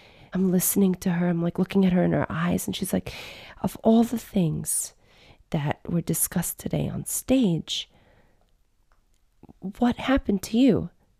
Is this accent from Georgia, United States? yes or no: no; Brooklyn, New York, United States; See, growing up in South Brooklyn with Russian parents, the only thing that my parents knew they could clearly understand was good for us was Sesame Street.